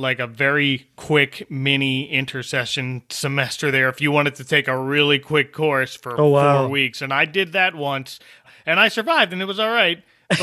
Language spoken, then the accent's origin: English; New Jersey, United States; Growing up in New Jersey, the latest we would go is the 23rd.